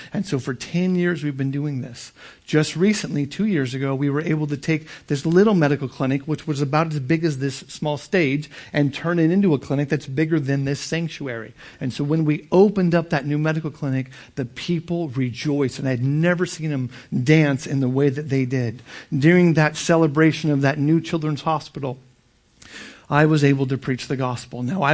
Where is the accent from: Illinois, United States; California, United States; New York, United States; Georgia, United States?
California, United States; I'm one person from Southern California that never thought he would ever leave America.